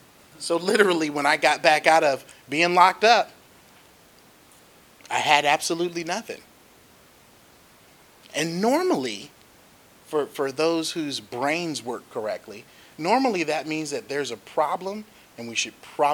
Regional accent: Los Angeles, California, United States; I am a Los Angeles born and raised child. I am the son of a preacher. And voila. I grew up in South Central LA.

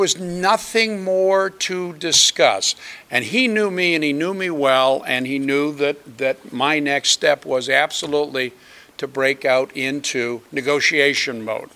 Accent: Boston, Massachusetts, United States; I grew up on the East Coast. I grew up in the suburbs of Boston.

